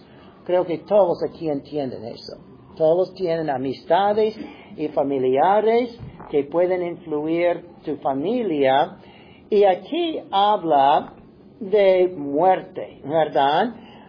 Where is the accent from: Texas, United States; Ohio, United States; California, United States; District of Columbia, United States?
Ohio, United States; me encantaba siempre ir a Ohio para estar con mi familia, en mi tierra, puedo decir